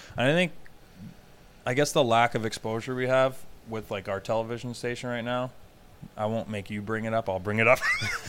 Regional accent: Hamilton, Ontario, Canada; So do not say I'm from Toronto. I'm not from Toronto. I'm from Hamilton, Ontario.

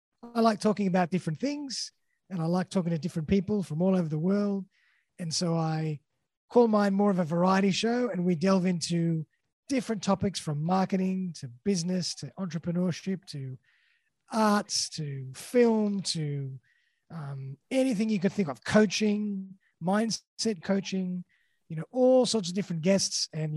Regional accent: Sydney, New South Wales, Australia; I'm from Sydney, Australia.

